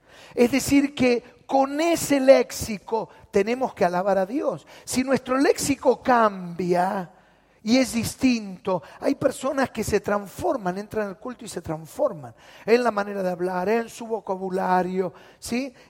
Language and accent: Spanish; Buenos Aires, Argentina; born there; Yo nací en La Boca, en un conventillo.